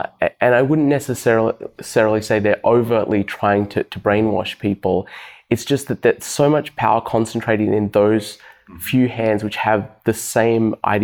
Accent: Australia; now in United States; So I'm from Australia originally

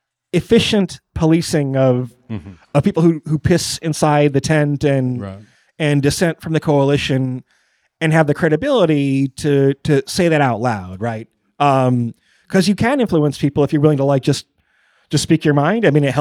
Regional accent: Michigan, United States; they would walk down to the store and buy the New York Times, even growing up in Michigan and things like that.

